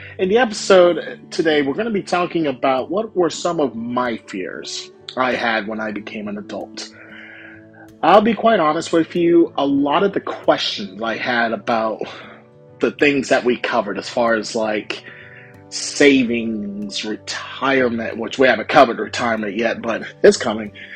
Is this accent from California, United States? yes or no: no; Lithia Springs, Georgia, United States; And I am recording this from Lithia Springs, Georgia, my hometown.